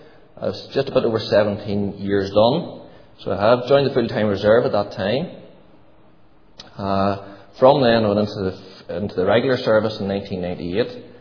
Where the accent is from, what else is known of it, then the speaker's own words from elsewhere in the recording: Northern Ireland, United Kingdom; now in Tandragee, United Kingdom; From Tandragee, but not born and bred, born and bred in Tandragee. Originally from between Cookstown and Dungannon, some down that part of the world.